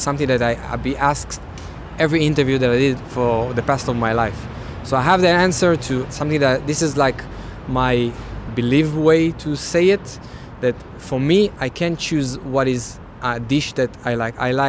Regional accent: Israel; English is a second language; now in London, United Kingdom; I came from Israel.

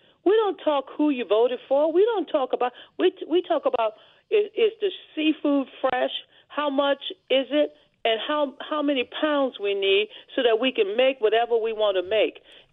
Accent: Louisiana, United States; I say, I hail from Louisiana.

